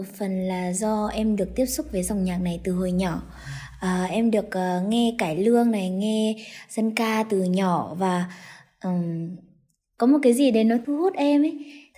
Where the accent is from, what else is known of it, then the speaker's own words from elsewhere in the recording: Hanoi, Vietnam; năm nay thì em 15 tuổi và em đến từ Hà Nội ạ.